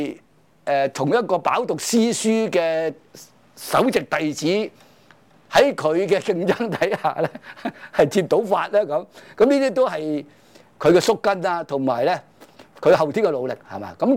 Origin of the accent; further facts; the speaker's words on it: China; 即是我们中国人都好少人着的了